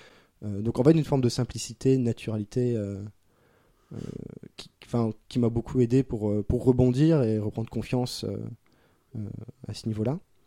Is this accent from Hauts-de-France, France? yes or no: yes; Hauts-de-France, France; Parce que moi, je ne connais pas. Je viens du Nord-Pas-de-Calais.